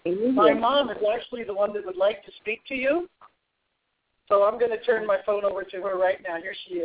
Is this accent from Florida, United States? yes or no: no; Tucson, Arizona, United States; I'm from Tucson, Arizona.